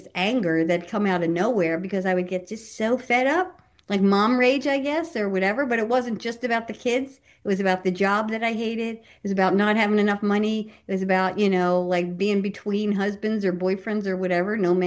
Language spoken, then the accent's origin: English; Philadelphia, Pennsylvania, United States; I'm from Philly, so I curse a lot.